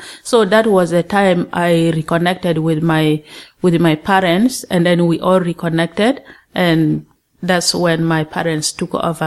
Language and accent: English; South Sudan; moved away as an adult; And that was the time my husband and I relocated from South Sudan to Khartoum in 1988.